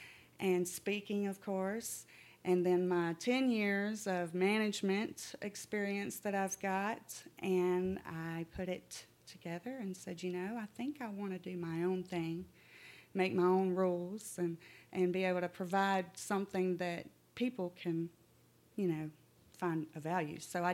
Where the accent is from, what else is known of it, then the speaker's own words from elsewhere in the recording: Michigan, United States; also born or lived in Alabama, United States; I'm originally from Michigan, but I have spent most of my life in the South.